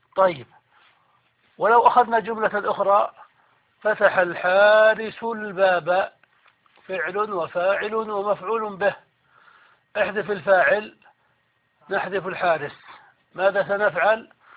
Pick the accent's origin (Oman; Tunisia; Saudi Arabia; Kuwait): Saudi Arabia; نحن عندنا في السعودية نسميها العمدة